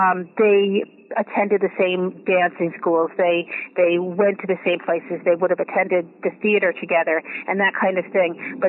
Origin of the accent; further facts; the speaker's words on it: New York, United States; I'm a New Yorker. I've been living in the New York area and outside of New York for since I was in college.